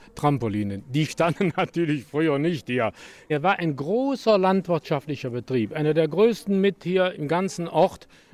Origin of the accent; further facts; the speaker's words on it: Kainberg, Germany; Ich bin Ur-Kainberger. Das heißt, ich bin in Kainberg geboren.